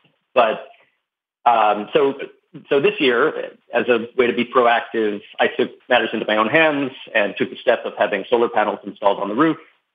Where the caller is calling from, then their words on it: California, United States; I'm calling from California